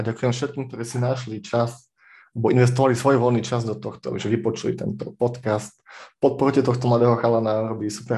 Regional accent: Košice, Košice Region, Slovakia; ja som Košičan, ale momentálne už pôsobím v Spiske Novej Vsi, čiže už a ja dochádzam.

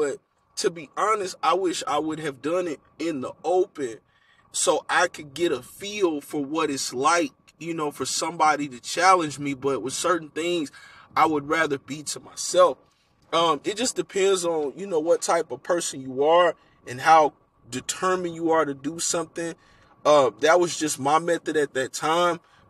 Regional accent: Plano, Texas, United States; For people who don't know, I am from Plano, Texas. I am in Texas.

